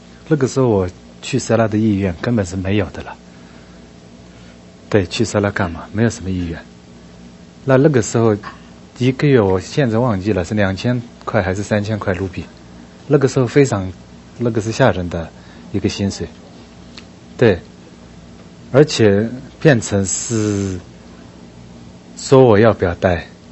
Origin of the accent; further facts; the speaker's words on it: Tibet, China; 我们西藏人又喜欢画，所以就是工作好找的要命。